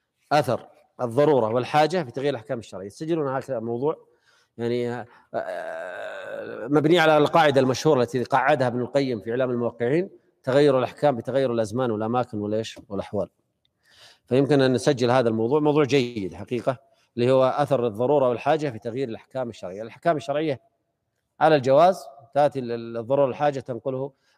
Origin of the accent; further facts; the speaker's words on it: Morocco; قلنا أنا من المغرب إيش قاعد أقول الملاعق والسكاكين